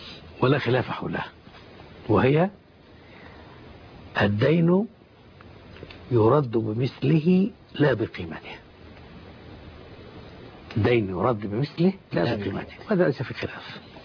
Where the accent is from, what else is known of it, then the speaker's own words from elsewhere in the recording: Kafr Battikh, Kafr El Sheikh Governorate, Egypt; كان هذا عندنا في بلدتنا في كفر بطيخ.